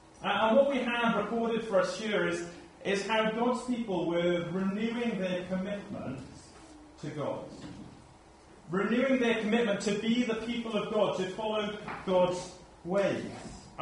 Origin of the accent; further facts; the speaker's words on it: United Kingdom; And because I'm British, and because the forces were British, I guess I felt a degree of shame